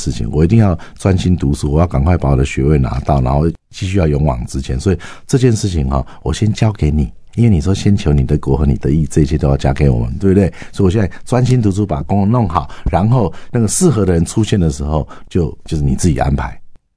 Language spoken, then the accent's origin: Chinese; Taiwan; 可是因为我是台湾来的